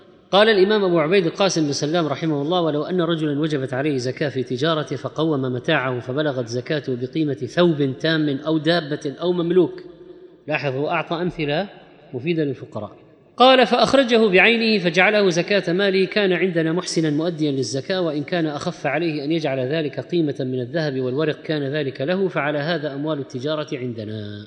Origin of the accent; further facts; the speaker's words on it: Syria; ما عندنا في الشام الآن من يبيعنا،